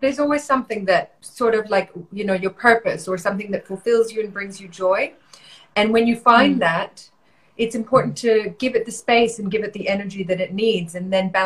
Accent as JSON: {"language": "English", "region": "Bali", "country": "Indonesia", "tie": "born or raised there", "also_born_or_lived": "India", "said": "I grew up in Bali, in Indonesia, and in India."}